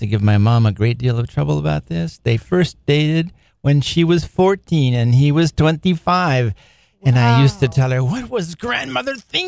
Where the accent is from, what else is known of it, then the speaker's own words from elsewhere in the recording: Portland, Oregon, United States; And that was at the University of Portland out in Oregon. I'm from Portland.